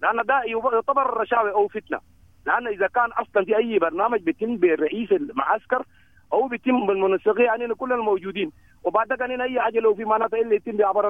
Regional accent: Sudan; ما هم برضو ابناء السودان وانا ابناء السودان

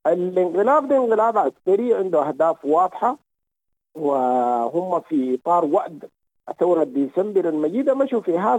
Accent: Sudan; نحن كشعب سوداني

